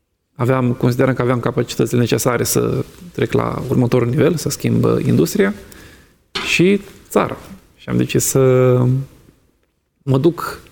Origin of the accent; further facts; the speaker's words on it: Romania; când le-am spus că sunt român